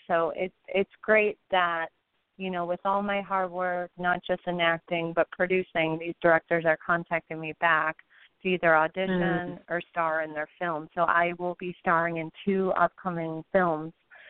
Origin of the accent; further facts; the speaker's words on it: Buffalo, New York, United States; When I was filming Marshall in Buffalo, my hometown, in the Supreme Court